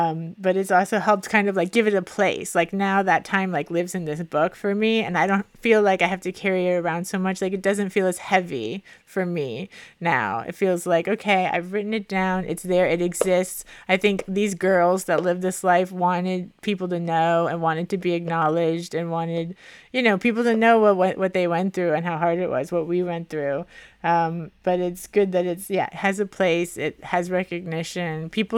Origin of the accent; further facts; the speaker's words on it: Miami, Florida, United States; And everybody who I tell them I'm from Miami, they think of it like how it's advertised and it's all like beaches and fancy and celebrities and whatever.